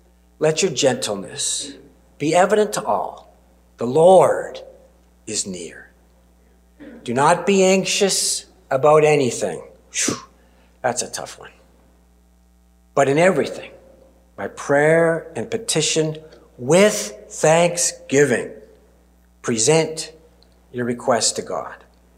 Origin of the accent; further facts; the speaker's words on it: Canada; And I never once ever thought, as a Canadian, that I had an accent.